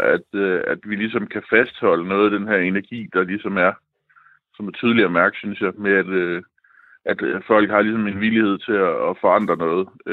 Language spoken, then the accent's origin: Danish; Odense, Region of Southern Denmark, Denmark; Jeg kommer fra Vollsmose